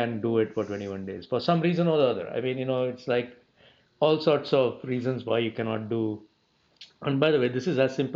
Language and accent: English; India; So look, I grew up in India